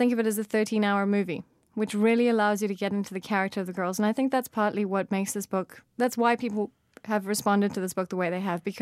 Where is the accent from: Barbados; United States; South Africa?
South Africa; I think as a South African, having seen South Africa misrepresented so horribly in all kinds of media